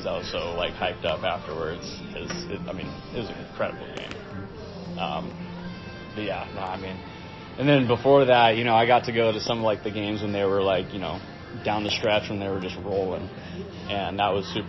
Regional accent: California, United States; that's just, you know, from me being, you know, growing up in California.

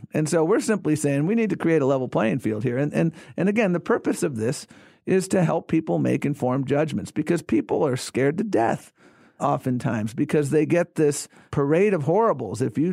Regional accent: Buffalo, New York, United States; when I was growing up in Buffalo, Ezra, if one of my friend's parents was a manager, that meant they were in the middle class.

